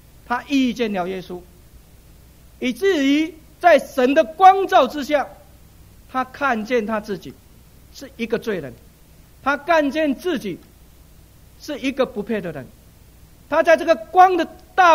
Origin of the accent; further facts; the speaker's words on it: Taiwan; 我在台湾长大，差不多我五岁的时候